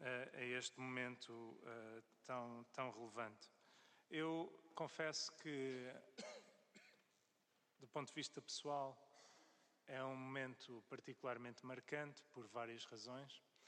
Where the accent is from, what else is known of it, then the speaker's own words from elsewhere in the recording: Toronto, Ontario, Canada; canadiano, nascido e criado na cidade de Toronto. E a circunstância da minha presença no Canadá resultou da deslocação dos meus pais